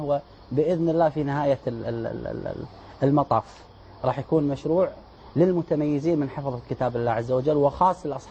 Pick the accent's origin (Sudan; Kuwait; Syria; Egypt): Kuwait; أنعم على بلدنا الكويت بنعم ظاهرة وباطنة